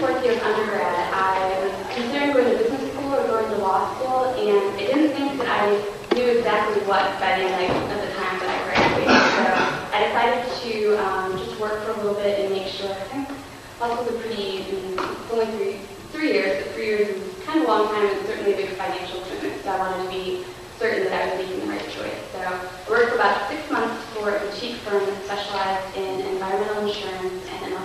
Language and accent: English; Cleveland, Ohio, United States; now in Columbus, United States; Well, I grew up in Cleveland, and after I went to school in Virginia, I worked in D.C. for a couple years, and now came back to Columbus, and I live with my brother here.